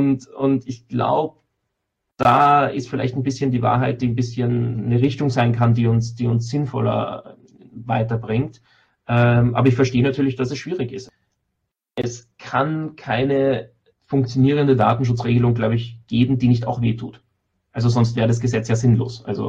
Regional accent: Austria; dann habe ich in Deutschland kein Gericht, wo ich als Österreicher hingehen kann.

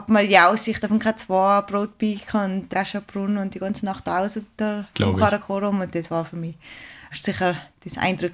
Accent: Strengen, Tyrol, Austria; now in Vorarlberg, Austria; Also ich bin in Strengen am Adelberg aufgewachsen, im Tirol, und wohne aber schon seit, ich glaube, 16 Jahren im Vorarlberg.

